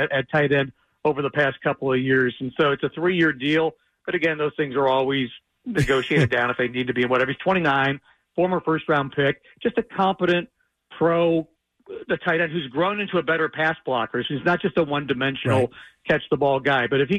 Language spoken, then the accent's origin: English; Ohio, United States; I grew up in Ohio, so I'm an Ohio State fan.